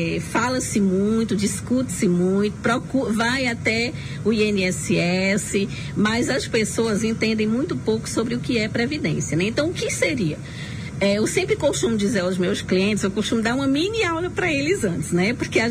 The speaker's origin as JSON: {"language": "Portuguese", "town": "Simões", "region": "Piauí", "country": "Brazil", "tie": "born there", "lives_now": "Araripina, Brazil", "said": "eu sou piauiense, natural da cidade de Simões, né? Mas desde muito cedo já ando aqui, né? Para Araripina, fiz o ensino médio aqui, fiz faculdade aqui na Facisa."}